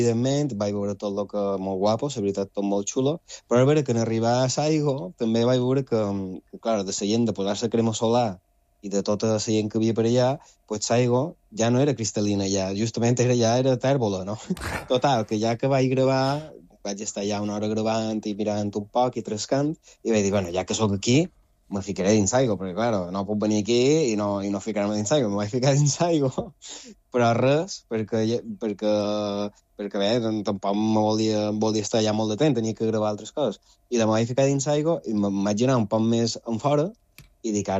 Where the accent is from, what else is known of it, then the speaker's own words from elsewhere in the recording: Balearic Islands, Spain; now in Silla, Spain; com a mallorquí, com a resident de Silla